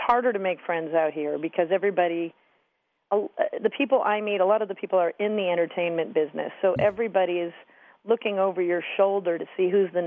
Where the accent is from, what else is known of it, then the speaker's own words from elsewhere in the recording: New York City, New York, United States; I grew up in New York City. In Manhattan.